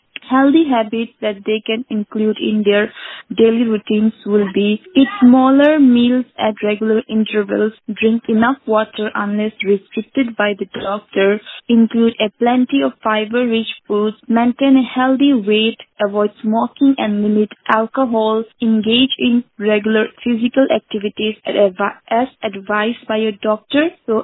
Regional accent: Rajasthan, India; I am a teacher from Rajasthan.

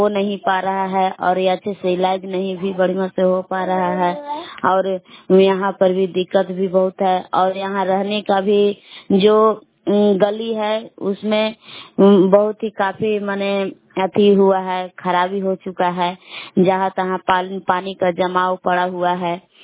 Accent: Bhabua, Bihar, India; और मैं भभुआ जिला कैमूर के रहने वाली हूँ, बेलगाम थाना के।

